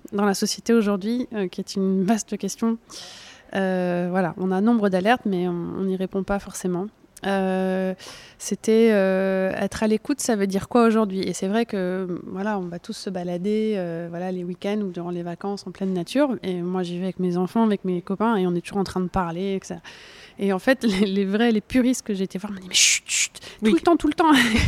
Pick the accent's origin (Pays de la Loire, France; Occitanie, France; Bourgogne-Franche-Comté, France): Bourgogne-Franche-Comté, France; de quand j'étais petite en Bourgogne ou en Savoie quand j'allais en vacances